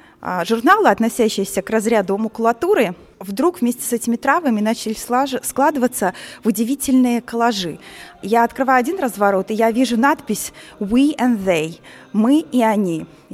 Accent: Belarus; так как я сама из Беларуси и выросла там

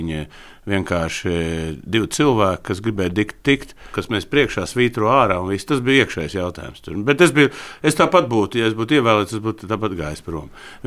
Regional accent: Riga, Latvia; es nekad Ropažos neesmu dzīvojis, nu Ropažās, man tur neviens nezin, es esmu Rīdzinieks būdiņu, man ir Rīga

